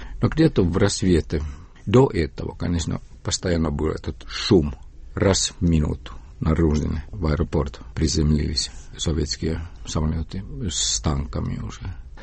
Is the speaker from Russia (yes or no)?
no; Estonia; может быть, они поняли, что я эстонец.